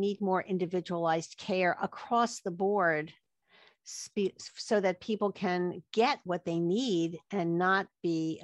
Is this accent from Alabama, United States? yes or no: no; Philadelphia, Pennsylvania, United States; I'm from Philadelphia